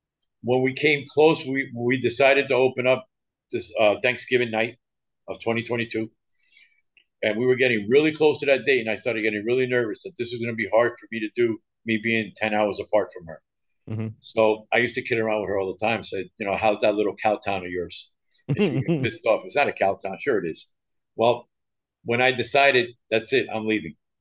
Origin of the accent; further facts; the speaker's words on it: New York, United States; also born or lived in New Jersey / Miami; now in Pensacola, United States; It's growing up in New York, New Jersey, and being in Miami for 30 years, that city life, it's always been in my system.